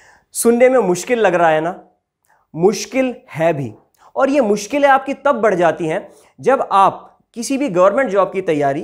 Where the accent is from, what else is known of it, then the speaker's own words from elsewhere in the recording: Saharanpur, Uttar Pradesh, India; मेरी कहानी शुरू होती है मेरे शहर से, सहारनपुर से। वहाँ मेरी 3 बड़ी बहनें और मैं उनका अकेला छोटा भाई।